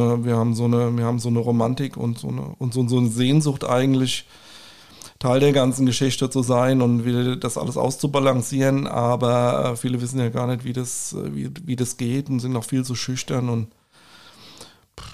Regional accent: Rüsselsheim, Hesse, Germany; ich bin in Rüsselsheimer Rübe, also zumindest mit einem Bein steckte ich immer irgendwie im Rüsselsheimer Boden. Und ich stamme eigentlich aus dem Westend, hinterm Rathaus, Vollbruchstraße

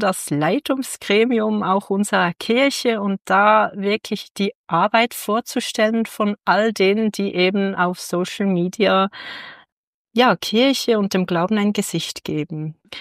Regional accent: Bern, Switzerland; Ich bin ja aus dem Kanton Bern und den Bernern und Bernerinnen sagt man ja nach, langsam zu sein.

